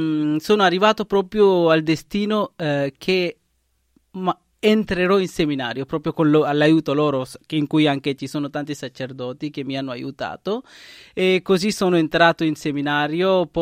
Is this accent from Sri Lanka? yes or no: yes; Sri Lanka; Italian is a second language; tanti anni che ho vissuto in Sri Lanka e poi ho cominciato anche la mia chiamata e proprio essendo nel mio paese